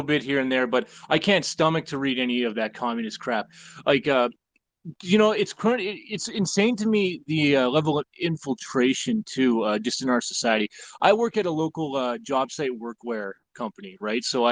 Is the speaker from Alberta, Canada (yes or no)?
yes; Edmonton, Alberta, Canada; I'm from Edmonton myself